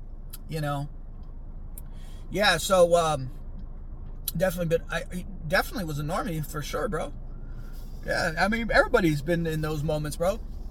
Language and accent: English; California, United States; I know, bro, I'm from the Bay Area. I see people everywhere.